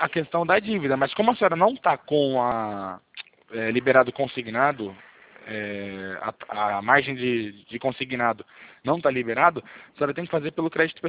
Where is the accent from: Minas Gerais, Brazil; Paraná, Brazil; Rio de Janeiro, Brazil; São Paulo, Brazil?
São Paulo, Brazil; Pirassununga; Eu sou de Pirassununga.